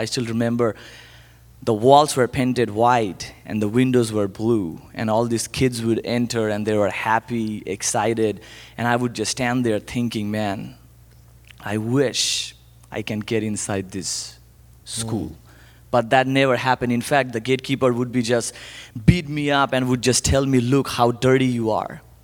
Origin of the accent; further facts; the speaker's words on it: Kolkata, West Bengal, India; I'm born and raised in Asia, particularly in India, Calcutta.